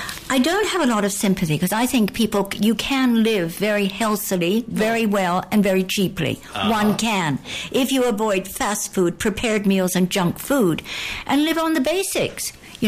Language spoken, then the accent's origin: English; Canada; growing up in Canada, we always wanted to work as soon.